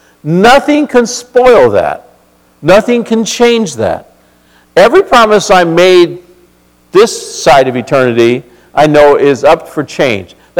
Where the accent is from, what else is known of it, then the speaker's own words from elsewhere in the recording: Norwalk, California, United States; also born or lived in Long Beach; I grew up in California, as you know, born in Long Beach, and spent most of my life in Southern California area. And when we were moved to Norwalk, it was a veterans neighborhood, was what we called it